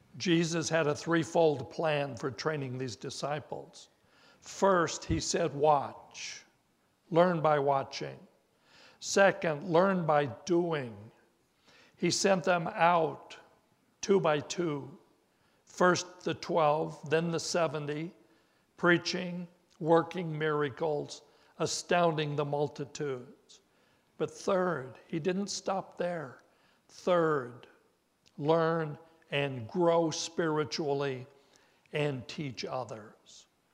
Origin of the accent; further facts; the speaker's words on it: Rocky Mountains, United States; Certainly I would, growing up in the Rocky Mountains